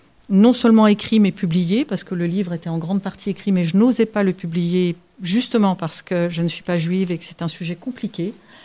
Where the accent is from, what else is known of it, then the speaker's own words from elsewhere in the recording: Dijon, Bourgogne-Franche-Comté, France; born there; Je suis née à Dijon, c'est une ville que j'aime beaucoup.